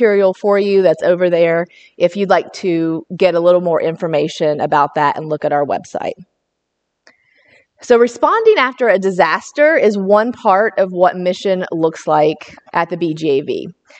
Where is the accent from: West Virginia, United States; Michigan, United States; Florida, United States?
West Virginia, United States; I'm a West Virginia native. I'm from Wyoming County, West Virginia. If anybody knows where that's at, it's near Beckley.